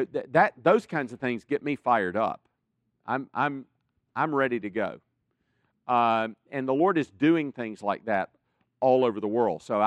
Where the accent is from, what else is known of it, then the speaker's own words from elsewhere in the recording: South Carolina, United States; I'm from South Carolina, where we really don't have SEC football.